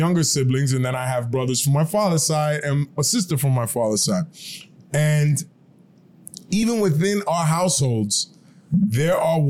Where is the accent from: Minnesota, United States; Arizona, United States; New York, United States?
New York, United States; Bronx; I grew up in the projects in like the Northeast Bronx.